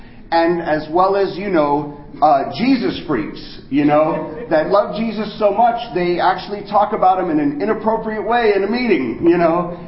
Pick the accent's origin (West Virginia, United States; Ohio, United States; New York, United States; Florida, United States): Florida, United States; Miami; You know, I'm from Miami, you know. Our mountain is called Mount Trashmore. It's a landfill, okay?